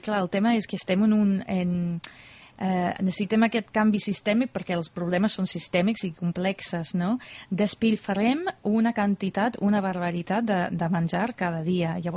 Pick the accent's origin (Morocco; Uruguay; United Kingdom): United Kingdom; jo sóc del Regne Unit